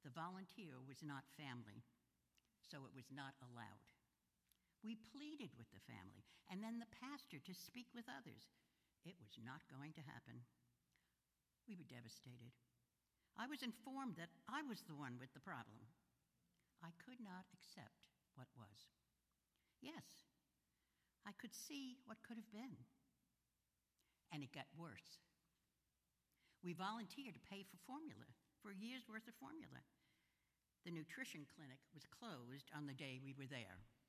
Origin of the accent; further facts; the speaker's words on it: Brooklyn, New York, United States; I grew up in Brooklyn. What's a grinding mill?